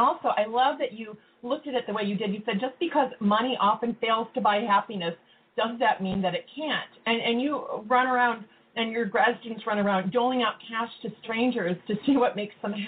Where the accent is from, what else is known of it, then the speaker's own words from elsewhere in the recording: Midwest, United States; But I'm from the Midwest, I was raised to be frugal